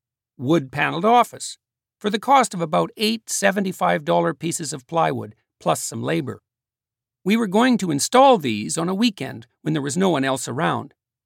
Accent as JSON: {"language": "English", "region": "Western Canada", "country": "Canada", "tie": "born or raised there", "said": "reminiscent of where I grew up in Western Canada."}